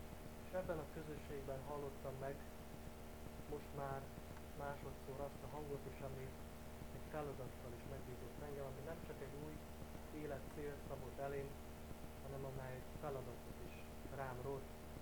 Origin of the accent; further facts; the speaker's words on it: Mezőkanyag, Mureș County, Romania; de én, aki Vásárhely mellett mezőkanyagban nőttem fel, nekem azért a határ az elég messze volt.